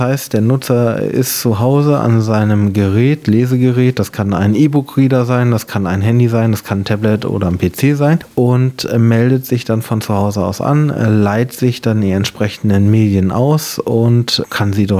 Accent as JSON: {"language": "German", "town": "Hannover", "region": "Lower Saxony", "country": "Germany", "lives_now": "Nienburg, Germany", "said": "ich komme aus Hannover. Ja, ich bin nach Nienburg gekommen, indem ich mich hier einfach beworben habe auf die Leitungsposition der Stadtbibliothek."}